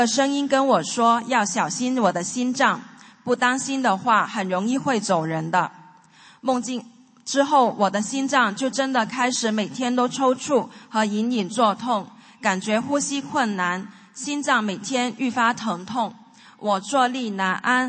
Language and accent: Chinese; Guangdong, China; 我的老家在广东，